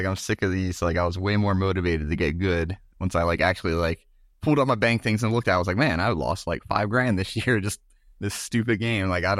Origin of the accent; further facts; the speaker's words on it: Baltimore, Maryland, United States; now in Macon, United States; Currently, I live in central Georgia, right outside Macon, but born and raised in Maryland, Baltimore area.